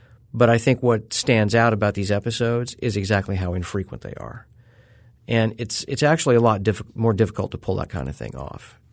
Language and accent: English; Missouri, United States; my area of the country, I grew up in Southwest Missouri.